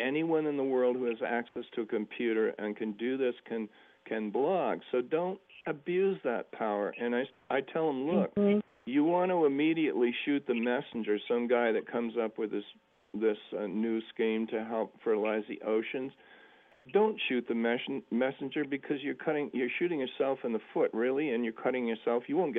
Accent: New England, United States; Well, you know, I grew up in New England, and the weather's nasty there

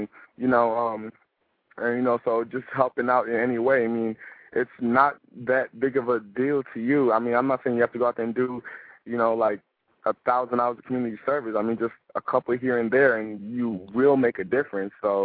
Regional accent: Indiana, United States; Like, I grew up around, I grew up right outside Gary, but it was like the suburbs outside Gary.

